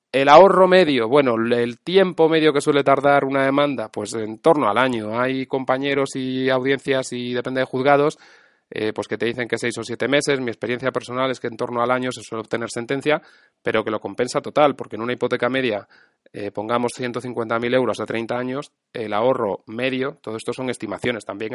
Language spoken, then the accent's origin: Spanish; Ciudad Real, Castilla-La Mancha, Spain; hay audiencias provinciales como la de Ciudad Real, mi tierra